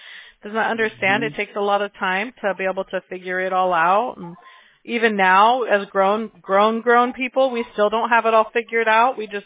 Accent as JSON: {"language": "English", "town": "Apple Valley", "region": "California", "country": "United States", "tie": "born or raised there", "lives_now": "Huntington Beach, United States", "said": "So I grew up in Apple Valley. And now I live in Huntington Beach, California"}